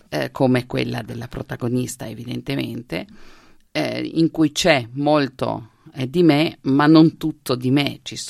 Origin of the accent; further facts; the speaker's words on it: Trieste, Friuli-Venezia Giulia, Italy; first language Slovenian; Italian is a second language; Io sono triestina di lingua slovena, ho studiato in sloveno fino alla maturità classica, poi ho fatto l'università a Trieste